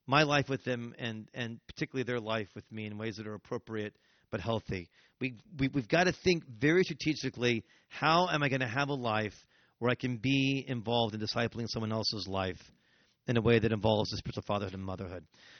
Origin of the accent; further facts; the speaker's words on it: United States; That just gets weird as an American.